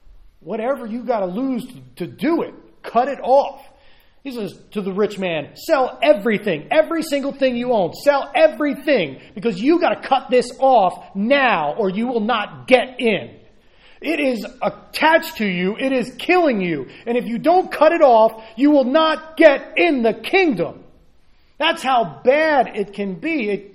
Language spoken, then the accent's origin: English; United States; We grew up in America where this is how we think.